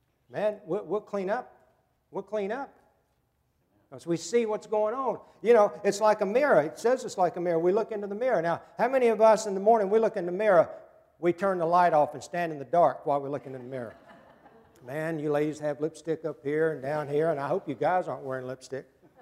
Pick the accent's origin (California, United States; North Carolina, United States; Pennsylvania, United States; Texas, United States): North Carolina, United States; Siler City; I grew up over in Siler City in Liberty, North Carolina area. We had chair factories and hosiery mills.